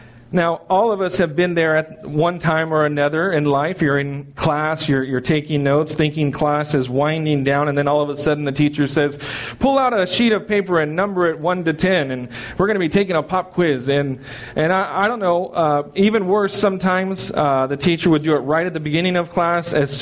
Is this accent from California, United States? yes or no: yes; California, United States; also born or lived in Okinawa; I grew up in Southern California. We really didn't have four seasons, and so coming here, and then I was in Okinawa for 10 years